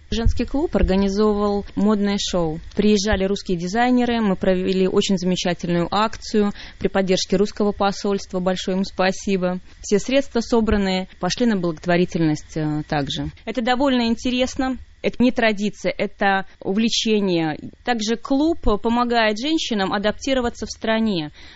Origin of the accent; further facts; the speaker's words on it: Belarus; now in Slovakia; Наверное, немного иронично и смешно для меня, что я приехала из Беларуси